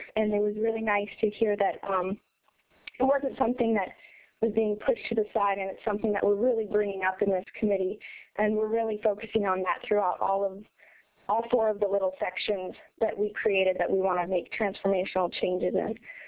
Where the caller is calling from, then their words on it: Juneau, Alaska, United States; I'm calling from Juneau.